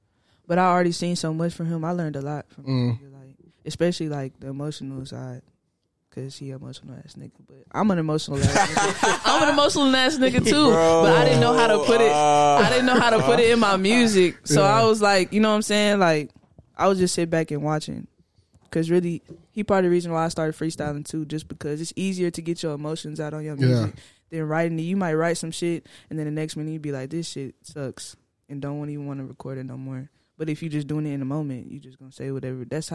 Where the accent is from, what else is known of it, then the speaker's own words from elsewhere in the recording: Fort Worth, Texas, United States; And I'm from Fort Worth, so, like, we don't have like shit like this.